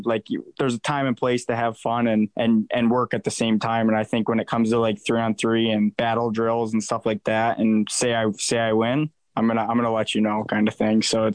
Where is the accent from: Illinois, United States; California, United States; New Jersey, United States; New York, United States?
New York, United States; Just growing up in Western New York, if you're not a Bills fan, it's kind of like you're not a New Yorker for sure.